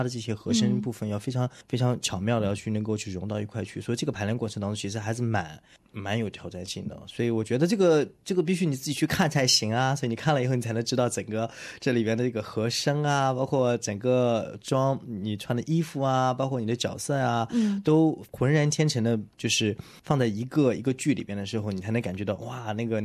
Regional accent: China; born there; 因为我是出生在中国嘛，因为我的原来的工作大部分都在中国

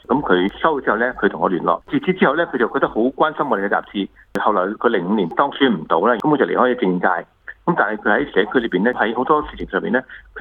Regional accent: Australia; 最初我们抱有着一些移民的心态，但现在我们抱有着一个澳洲人的心态，我们澳洲人的一部分来的

